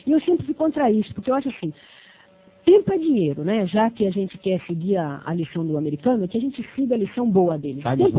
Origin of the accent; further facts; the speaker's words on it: Brazil; mas eu, como brasileira